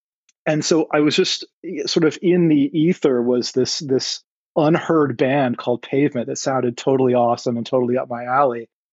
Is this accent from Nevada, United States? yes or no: yes; Las Vegas, Nevada, United States; now in Los Angeles, United States; And, you know, I say I'm from Los Angeles. I lived in Los Angeles for, God, almost 30 years now. But I actually was born, raised, and grew up in Las Vegas.